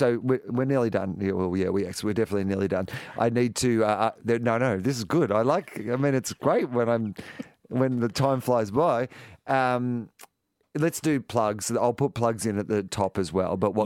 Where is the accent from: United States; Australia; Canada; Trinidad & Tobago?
Australia; Small steps as an Australian.